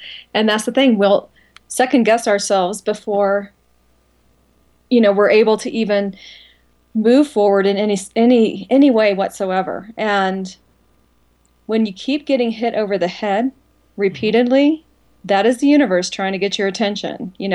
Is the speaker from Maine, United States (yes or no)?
no; Kansas, United States; accent: Kansas; my Kansas little accent that comes through